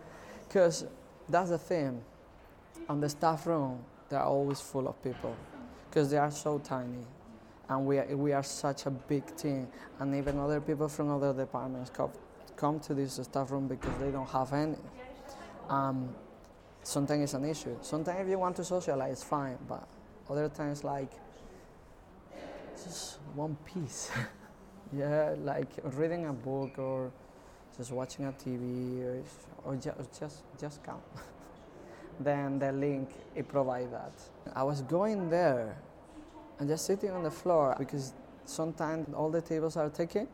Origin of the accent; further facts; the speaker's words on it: Spain; English is a second language; now in Edinburgh, United Kingdom; I have 33 years old and I live in Edinburgh, but I'm originally from Spain